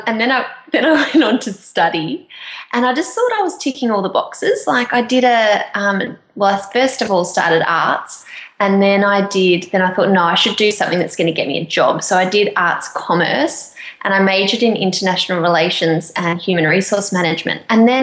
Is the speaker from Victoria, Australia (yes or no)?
yes; Melbourne, Victoria, Australia; I'm from Melbourne.